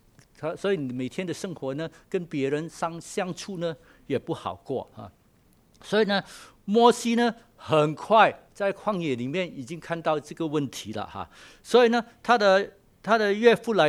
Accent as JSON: {"language": "Chinese", "region": "Guangdong", "country": "China", "accent": "Cantonese", "said": "我们广东话看到你抬头累都鬼了哈"}